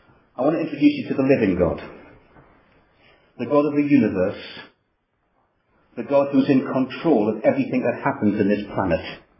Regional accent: North East England, United Kingdom; I will try and read it in my best English. After all, I am a Geordie.

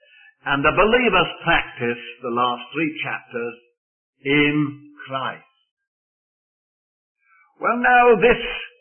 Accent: Birmingham, West Midlands, United Kingdom; accent: Brummie; I do that because I come from Birmingham and can't help to do it.

